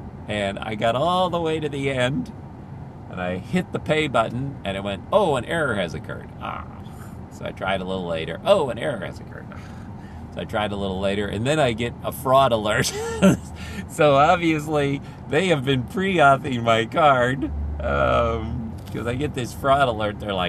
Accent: Philippines; I grew up in the Philippines, and when you have a car running in the Philippines and it's hot outside, that's bad for the car.

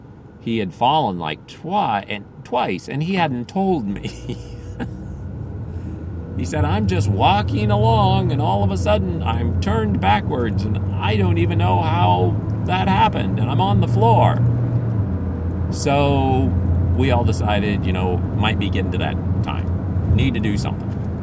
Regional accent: Philippines; So I grew up in the Philippines and seen plenty of things.

